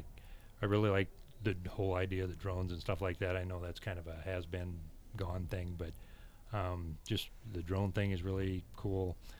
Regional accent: Carroll, Nebraska, United States; I'm originally from Carroll, Nebraska, which is not all that far away from here.

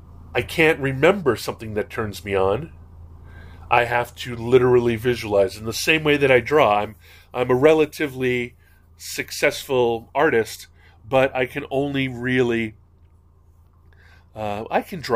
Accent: Hawaii, United States; I'm an only child, which means, and I grew up in Hawaii without any extended family.

